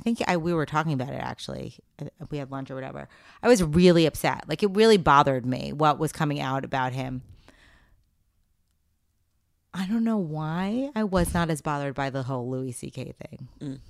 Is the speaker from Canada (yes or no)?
no; India; oh, I thought it is Shalini. I'm Indian.